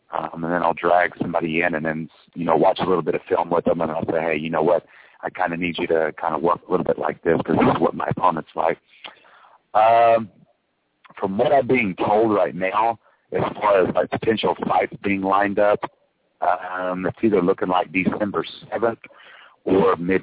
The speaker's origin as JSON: {"language": "English", "region": "Oklahoma", "country": "United States", "moved": "yes", "lives_now": "Las Vegas, United States", "said": "I am originally from Oklahoma, and I moved out to Las Vegas."}